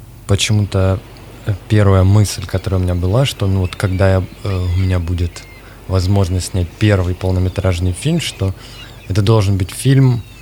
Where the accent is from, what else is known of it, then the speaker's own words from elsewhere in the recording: Krasnodar, Krasnodar Krai, Russia; я тут третий день в области, и первый день я человек южный, из Краснодара